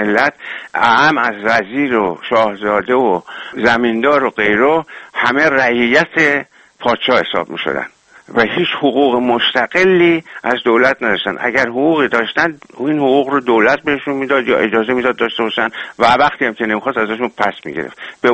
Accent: Iran; وقتی میگفتم من از اهل ایران هستم

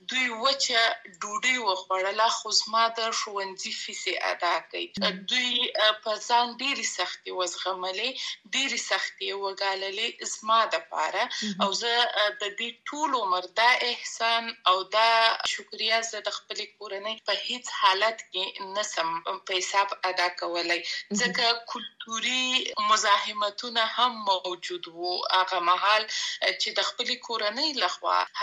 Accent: Afghanistan; زه د افغانستان یم او زه همیشه دا دعوا کوم چې زه د افغانستان یم، یعنی ټول افغانستان راته ګران دی

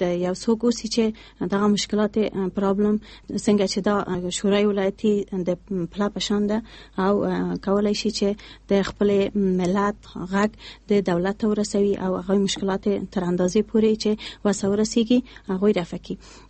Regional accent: Kabul, Afghanistan; زه د کابل یم

